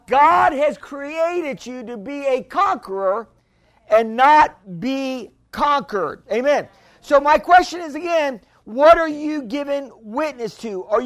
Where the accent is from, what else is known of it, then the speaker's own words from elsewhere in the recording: Missouri, United States; I'm from, I'm from Missouri, the show me state, right?